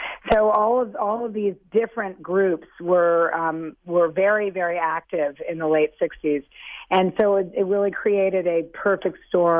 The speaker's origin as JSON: {"language": "English", "town": "New York City", "region": "New York", "country": "United States", "tie": "born or raised there", "said": "because I grew up in New York City on Central Park West"}